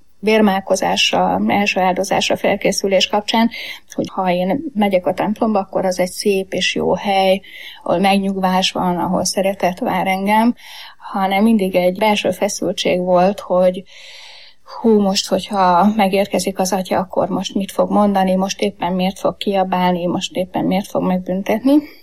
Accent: Heves, Hungary; born there

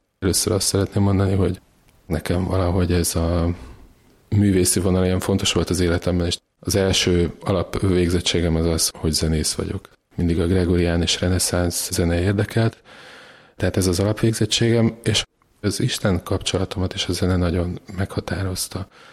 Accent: Budapest, Hungary; Nagytéténnyben nőttem fel

